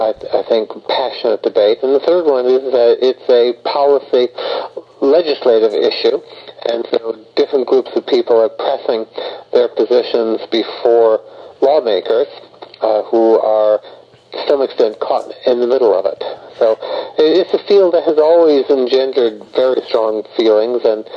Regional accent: California, United States; Well, I'm in Northern California. I grew up in Marin County.

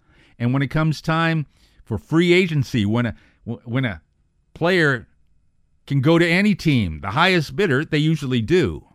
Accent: Boston, Massachusetts, United States; Yes, I was born in Boston, spent part of my childhood there, and back then they were known as the Boston Patriots

